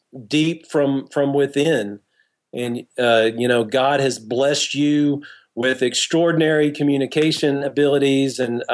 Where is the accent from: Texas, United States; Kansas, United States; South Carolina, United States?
Texas, United States; It's especially hard when you're a Southerner. And, you know, I grew up in Texas myself.